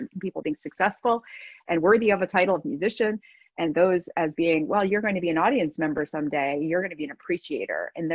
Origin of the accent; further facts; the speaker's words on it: New Jersey, United States; born there; I was born in New Jersey.